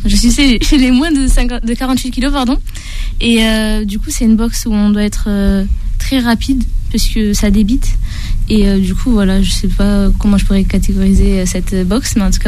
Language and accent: French; Southern France, France; now in Toulouse, France; j'ai 19 ans. Je suis originaire du sud de la France, j'habite à Toulouse.